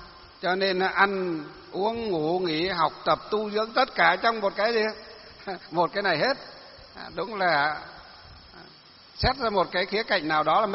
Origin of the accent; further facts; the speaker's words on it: Hòa Bình, Vietnam; Tôi tâm đắc với cái năm ngoái gặp cái bác bí thư tỉnh ủy tỉnh Hòa Bình ở trong quê của tôi